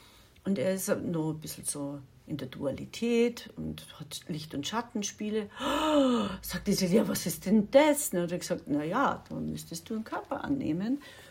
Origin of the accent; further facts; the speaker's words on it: Bavaria, Germany; born there; ich bin ja in Bayern geboren und ich liebe es, bayerisch zu sein